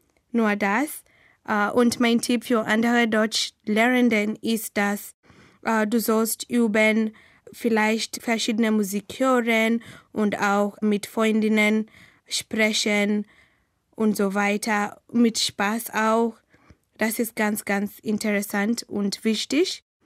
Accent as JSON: {"language": "German", "country": "Kenya", "second_language": "German", "said": "Ich komme aus Kenia. Ich bin 1994 geboren."}